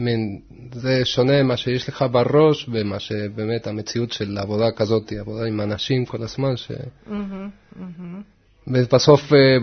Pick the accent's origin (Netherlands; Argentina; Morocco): Argentina; Rosario, Santa Fe; Hebrew is a second language; now in Israel; אני ארגנטינאי, כן, מרוסריו.